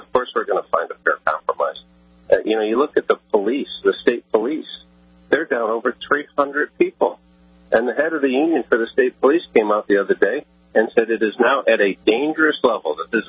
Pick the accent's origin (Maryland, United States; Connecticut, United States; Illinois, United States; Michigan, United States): Connecticut, United States; New Haven; I grew up in a union family. I grew up in New Haven.